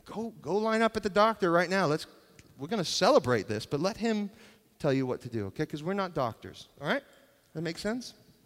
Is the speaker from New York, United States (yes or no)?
yes; New York City, New York, United States; And I grew up in New York City where you play every sport all year round, 365 days